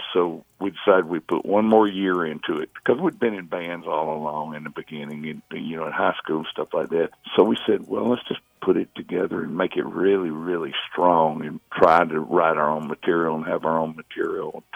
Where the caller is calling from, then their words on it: Pasadena, California, United States; Pasadena.